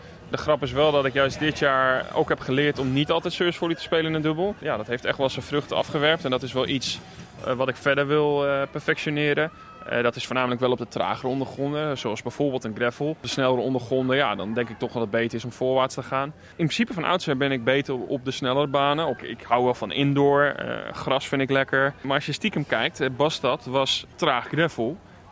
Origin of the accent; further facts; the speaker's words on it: Leeuwarden, Friesland, Netherlands; ik kom uit Leeuwarden. Zelfs daar heb je een cultuurverschil.